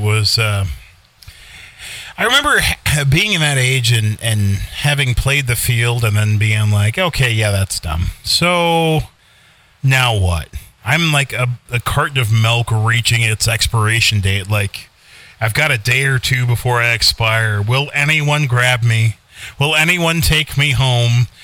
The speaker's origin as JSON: {"language": "English", "town": "Minneapolis", "region": "Minnesota", "country": "United States", "tie": "born or raised there", "said": "growing up in Minneapolis"}